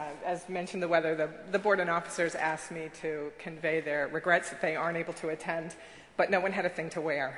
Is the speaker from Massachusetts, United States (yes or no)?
yes; Holyoke, Massachusetts, United States; I am, though, from Holyoke, Massachusetts, which is the home of the Volleyball Hall of Fame.